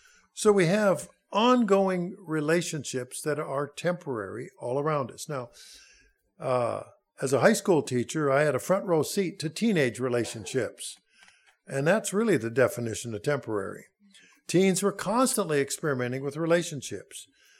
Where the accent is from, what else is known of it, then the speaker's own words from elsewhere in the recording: Silver Lake, Minnesota, United States; About 20 miles away from where I grew up in Silver Lake, Minnesota, that little town has the distinction of being the town in Minnesota with the most residents that were born locally.